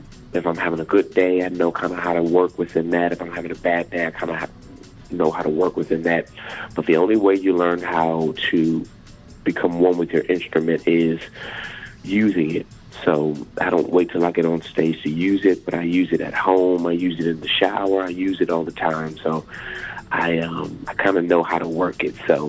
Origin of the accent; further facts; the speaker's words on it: Detroit, Michigan, United States; are from Detroit, Michigan. I'm from Detroit, Michigan.